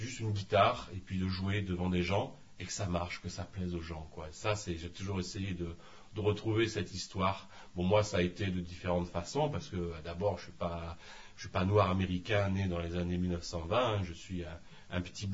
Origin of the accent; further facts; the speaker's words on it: Auvergne-Rhône-Alpes, France; also born or lived in Paris / Rennes; nous sommes de l'Isère, hein, de Dauphiné. Et ensuite, on s'est baladé à Paris. Ensuite, moi, j'ai passé une quinzaine d'années en Bretagne, à Rennes. Après, j'ai voyagé donc à l'étranger.